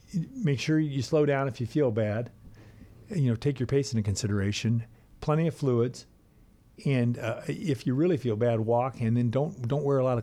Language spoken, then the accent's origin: English; Arizona, United States; And one of the things I grew up in Arizona that you see that you don't see in Minnesota